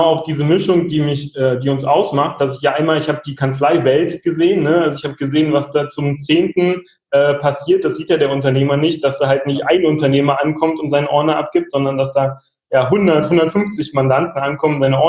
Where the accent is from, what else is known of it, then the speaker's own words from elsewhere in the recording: Berlin, Germany; Wir kommen aus Berlin und ich bin auch ursprünglich Berliner.